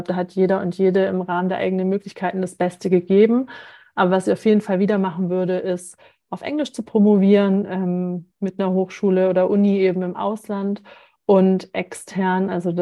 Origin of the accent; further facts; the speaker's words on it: Germany; ich komme aus Deutschland, ich bin hier mit den Gepflogenheiten sozialisiert